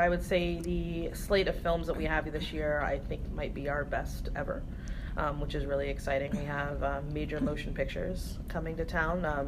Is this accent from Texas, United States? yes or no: no; Anderson, Indiana, United States; No, I am from Indiana. I'm from a little northeast of Indianapolis, a town called Anderson.